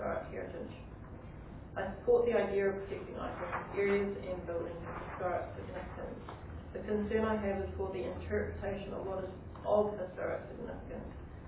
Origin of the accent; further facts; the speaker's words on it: Invercargill, Southland, New Zealand; I'm originally from Invercargill and have holidayed in the district for 44 years. I have been permanently living in the district for the last 15 years.